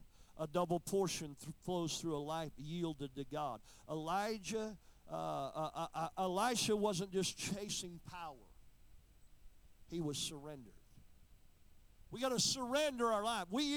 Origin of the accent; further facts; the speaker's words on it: Oklahoma, United States; I'm from Oklahoma.